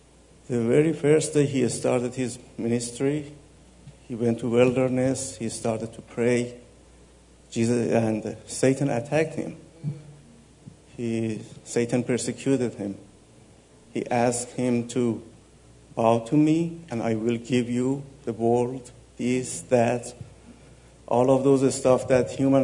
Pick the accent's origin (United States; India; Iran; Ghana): Iran; moved away; My wife, Afruz, we came from Iran. We flee from Iran about 12 years ago because of persecution.